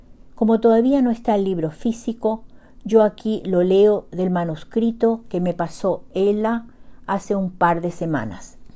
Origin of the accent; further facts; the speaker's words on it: Paraguay; now in Bedford, United States; aquí estoy una vez más con ustedes desde Bedford, Massachusetts, con otro relato de la producción cuentística de mi tierra natal, Yeretamí, Paraguay, nuestro país corazón de América del Sur.